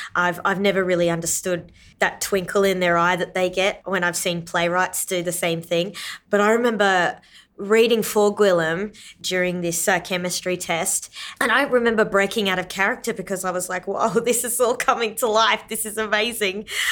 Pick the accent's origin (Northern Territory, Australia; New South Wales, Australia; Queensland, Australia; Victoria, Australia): Northern Territory, Australia; Kakadu; also born or lived in Darwin; So I'd grown up right across the territory. I was born in Darwin. I was raised in Kakadu, and I have family over in the Tiwi Islands.